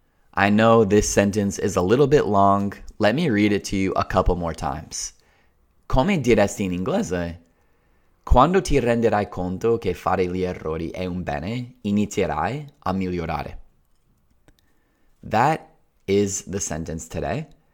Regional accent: United States; And by the way, I am American, so you can trust that I'm speaking a very nice, proper, standard English.

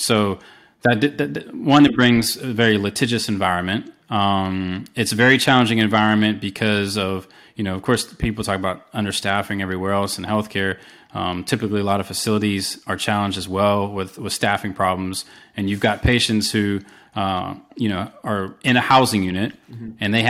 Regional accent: Pennsylvania, United States; visiting friends in jail when I grew up outside Pittsburgh

